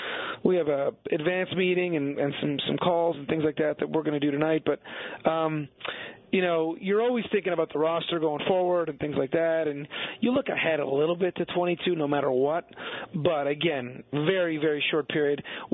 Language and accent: English; Canada; I'm Canadian.